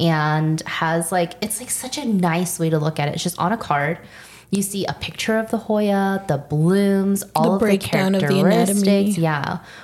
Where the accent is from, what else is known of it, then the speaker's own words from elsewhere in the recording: United States; I am American.